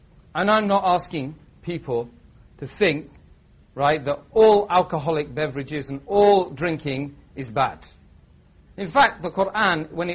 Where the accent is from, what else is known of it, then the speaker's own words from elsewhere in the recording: United Kingdom; And this is the culture we've let invade us as British people.